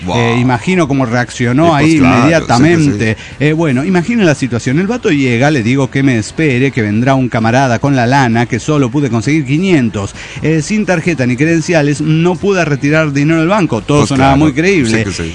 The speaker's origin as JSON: {"language": "Spanish", "town": "Río Gallegos", "region": "Santa Cruz", "country": "Argentina", "said": "de Río Gallegos, Argentina."}